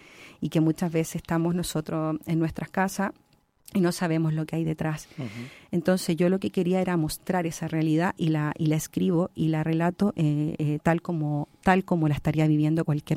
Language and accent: Spanish; Chile; porque yo soy de Chile, tal como lo describiste tú en la biografía